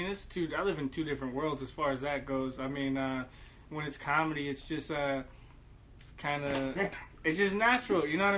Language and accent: English; Kansas, United States; Nah, man, I'm from Kansas, so there's really not too many mics out there